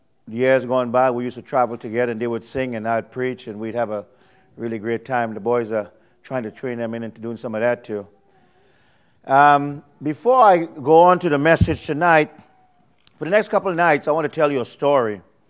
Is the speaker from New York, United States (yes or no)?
yes; New York City, New York, United States; As you heard … And I came from New York City.